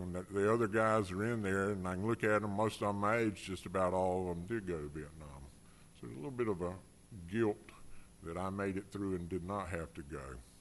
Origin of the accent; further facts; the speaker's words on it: Benson, North Carolina, United States; also born or lived in Newark; I was born in Newark, but we went pretty quickly. My parents moved back to Benson, North Carolina. It's a small town, really small town, southeast of Raleigh, about 30 miles. And I spent the next 60 years in Benson, North Carolina.